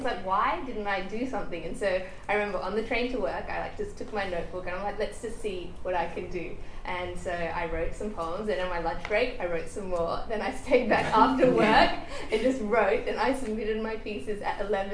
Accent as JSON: {"language": "English", "country": "India", "said": "I look at his web page and I'm like, okay, is he saying the motherland because I'm from India?"}